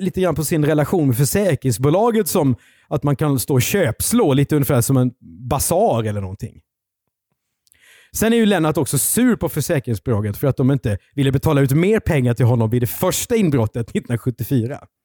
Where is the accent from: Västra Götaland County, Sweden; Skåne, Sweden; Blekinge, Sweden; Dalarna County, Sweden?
Blekinge, Sweden; Karlskrona; born there; en man i Karlskrona där jag är född